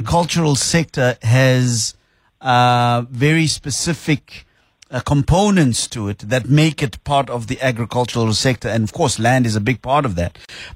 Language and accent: English; Pretoria, Gauteng, South Africa; I come from Pretoria